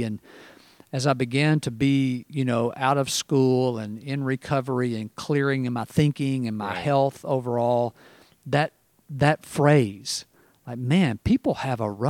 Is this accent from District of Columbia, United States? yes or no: no; Marietta, Georgia, United States; I started kind of a, I guess you would say, typical Southern upbringing. Grew up near Atlanta. I grew up in Marietta before everybody in the world moved there. It was a smaller town when I grew up.